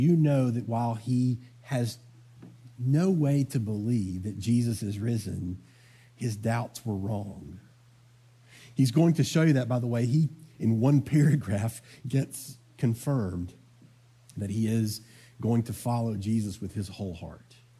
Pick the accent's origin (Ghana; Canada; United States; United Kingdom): United States; the South; What if my conviction about Christianity is based mostly on the fact that I grew up in the Bible Belt?